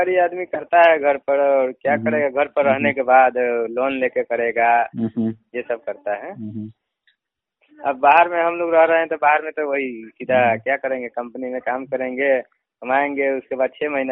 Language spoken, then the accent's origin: Hindi; Bihar, India; now in Tiruppur, India